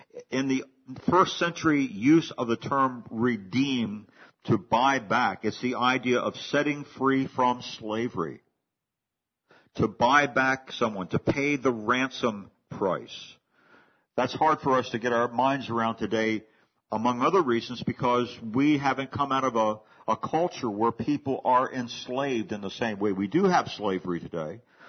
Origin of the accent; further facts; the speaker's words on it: Hagerstown, Maryland, United States; When I was a boy growing up in Hagerstown, my mother made it a point to shop at a certain food store just down the street from the church we attended.